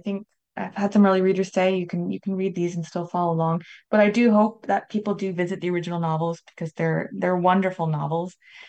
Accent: Canada; because I am a proud Canadian.

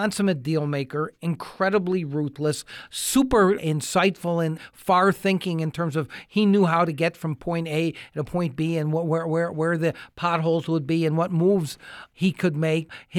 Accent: Buffalo, New York, United States; See, I'm from Buffalo, New York, and I thought I'd be out in Vegas for couple of years max

